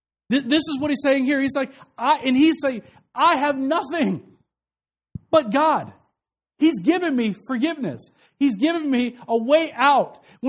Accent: Kansas City, Missouri, United States; I love barbecue. I'm from Kansas City. I love it a lot.

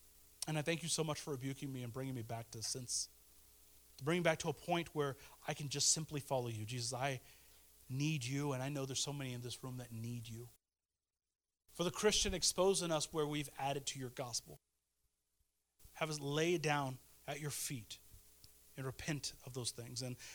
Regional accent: Kansas City, Missouri, United States; If I have a vegan in my house, I'm not going to bring out my barbecue, though I'm from Kansas City.

